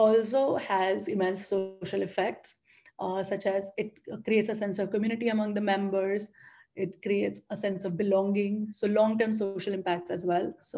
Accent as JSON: {"language": "English", "region": "Delhi", "country": "India", "tie": "born or raised there", "said": "growing up in Delhi, Delhi is a historic city and we have a lot of heritage, and it's almost 1,000 years old heritage."}